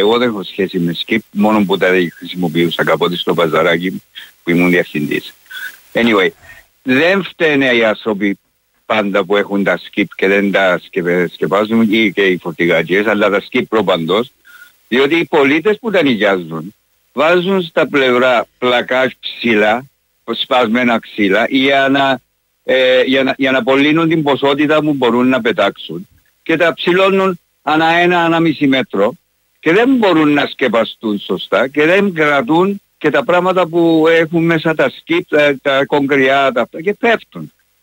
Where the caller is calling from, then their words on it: Limassol, Limassol District, Cyprus; από τη Λεμεσόν, σας ακούω κάθε μέρα, αλλά δεν συνέβηκα πολύ καιρό να σας μιλήσω.